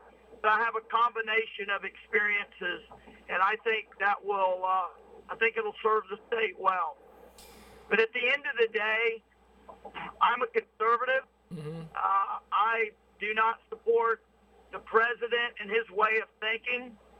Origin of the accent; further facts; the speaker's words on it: Arkansas, United States; Look, I grew up in South Arkansas, where you know, several decades ago